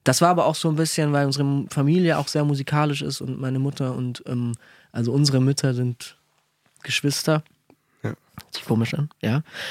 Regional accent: Vogt, Baden-Württemberg, Germany; ich bin mit dem Bus zur Schule in Ravensburg, aber aufgewachsen in Vogt

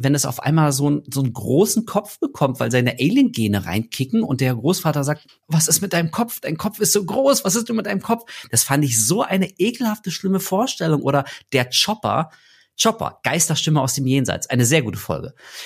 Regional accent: Berlin, Germany; ich bin in Berlin groß geworden. Ich habe in Berlin gewohnt, da in der Zeitspanne von 6 bis 16.

